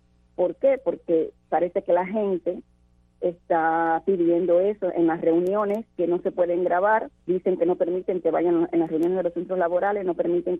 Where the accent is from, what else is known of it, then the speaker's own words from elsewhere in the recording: Cuba; no somos ni menos cubanos ni más cubanos por pensar y por tener una conciencia diferente